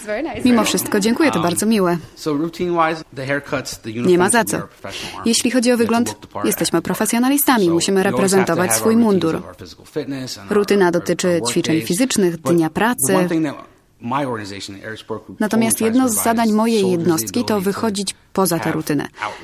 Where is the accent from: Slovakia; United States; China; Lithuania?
United States; Pennsylvania; Polish is a second language; now in Poznań, Poland; A jeśli chodzi o samo życie w Poznaniu, jestem z Pensylwanii. Tam polska kultura naprawdę mocno jest zakorzeniona. Mamy festiwale pierogów.